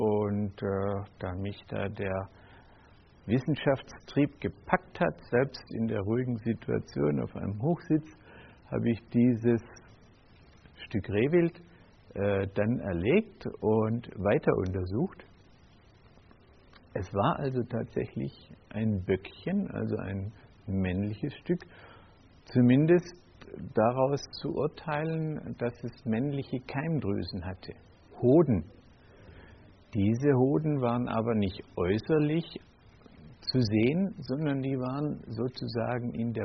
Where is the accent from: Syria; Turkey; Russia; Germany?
Germany; Swabia; als Schwabe konnte man im Ruhrgebiet früher auf den Hund kommen